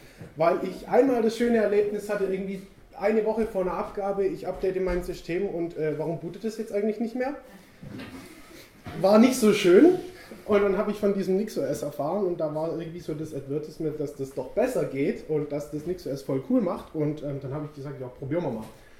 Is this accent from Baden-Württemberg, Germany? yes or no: yes; Furtwangen, Baden-Württemberg, Germany; ich komme aus Furtwangen, ich studiere da gerade im siebten Semester